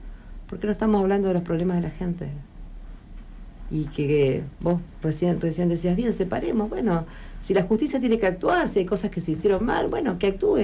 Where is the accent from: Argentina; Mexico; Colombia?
Argentina; es de alguna manera reflejar un poco cómo somos los argentinos y cómo nos expresamos